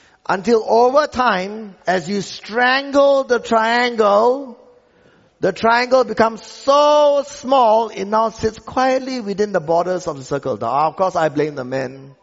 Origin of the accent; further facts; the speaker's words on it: Australia; Whereas the culture I came from Australia would be basically a circle.